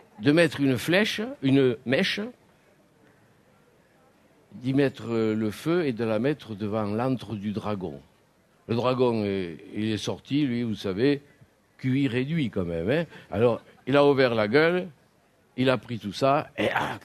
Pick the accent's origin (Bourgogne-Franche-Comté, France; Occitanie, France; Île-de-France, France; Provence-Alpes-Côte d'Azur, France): Occitanie, France; Bagnères-de-Bigorre; Vous savez, moi, je suis de Bagnères du Bigorre